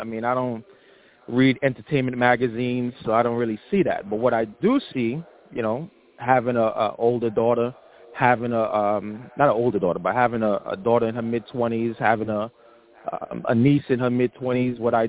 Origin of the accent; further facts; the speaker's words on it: Brooklyn, New York, United States; also born or lived in Caribbean; I mean, I've been here all my life. I came from the Caribbean at 5 years old, so I've been here all my life in Brooklyn.